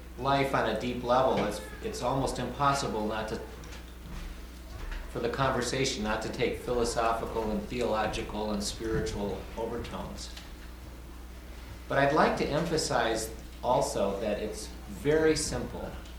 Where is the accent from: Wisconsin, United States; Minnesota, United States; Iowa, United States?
Minnesota, United States; I grew up in Minnesota, and I've spent roughly 10 years each working as a wilderness guide in various parts of the country